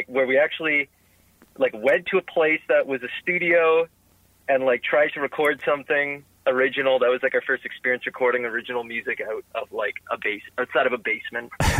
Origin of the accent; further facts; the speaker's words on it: Hamilton, Ontario, Canada; our musical experiences growing up in Hamilton. We're both from Hamilton.